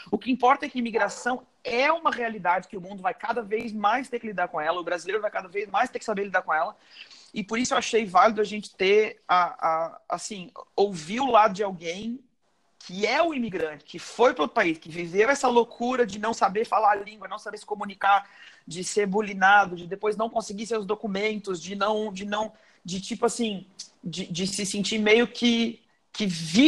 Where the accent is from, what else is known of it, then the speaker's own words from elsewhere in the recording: Brazil; Eu sou brasileiro, tá? Eu sou tipo verde, amarelo, azul e branco. E eu também estou no processo de me tornar israelense.